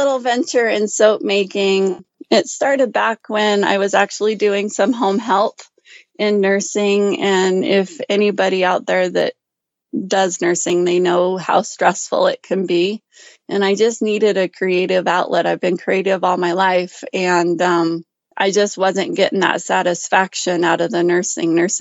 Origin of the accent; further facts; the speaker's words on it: Gooding, Idaho, United States; I'm from Gooding, Idaho. I live on a rural farm.